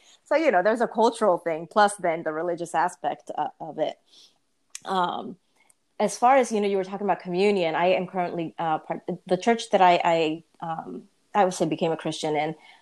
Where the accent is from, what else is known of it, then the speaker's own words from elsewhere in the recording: Puerto Rico; now in United States; growing up in Puerto Rico.